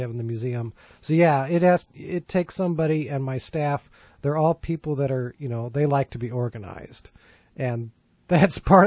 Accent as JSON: {"language": "English", "town": "San Francisco", "region": "California", "country": "United States", "said": "I mean, it's like I come from San Francisco, and I didn't go see the things in San Francisco until I had friends from college and seminary"}